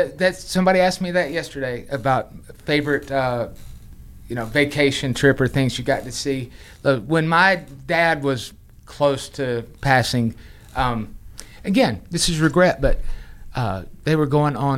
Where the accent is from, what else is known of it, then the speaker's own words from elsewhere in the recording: the South, United States; I'm a Southerner who doesn't like sweet tea. I'm a Southerner who doesn't like tater salad.